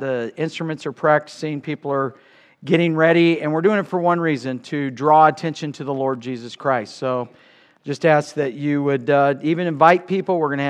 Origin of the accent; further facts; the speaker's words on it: Kansas, United States; I said, hey, I'm from Kansas. We don't have masks there.